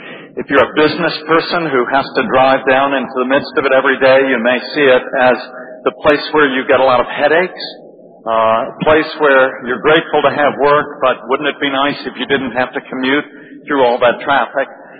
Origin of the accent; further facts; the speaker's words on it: United States; this may not connect with you, but it'll show that I'm from America, and it will also show how old I am.